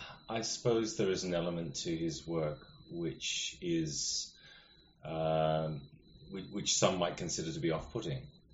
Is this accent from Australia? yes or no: yes; Australia; the podcast probably don't think I sound particularly Australian. And I'm continually asked whether I'm English.